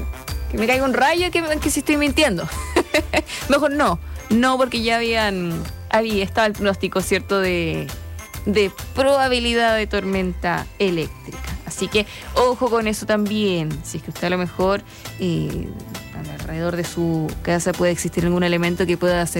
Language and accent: Spanish; Chile; Porque como buen chileno, todo lo queremos grabar.